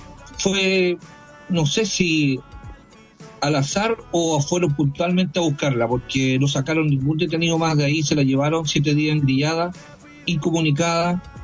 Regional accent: Temuco, Araucanía, Chile; nosotros somos de Temuco.

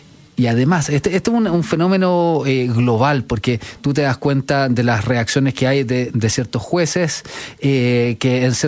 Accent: Santiago Metropolitan Region, Chile; yo en mi infancia me tocó vivir en la Estación Central, muy cerca de la Villa Francia, en Puente Alto, en La Florida, cerca de lugares muy conflictivos

